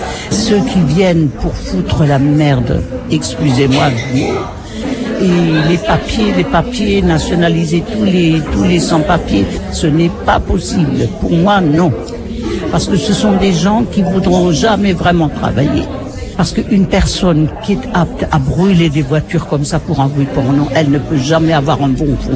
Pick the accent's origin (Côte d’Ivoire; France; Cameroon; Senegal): France; Grand Est; Vous savez, j'ai été élevé en Alsace. Nous sommes des gens qui aimons les choses...